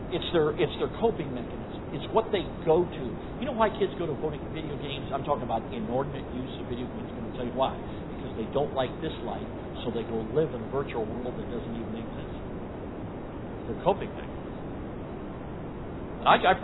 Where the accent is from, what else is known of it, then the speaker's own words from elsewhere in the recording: Chicago, Illinois, United States; I grew up in Chicago. I moved to Chicago in 1966.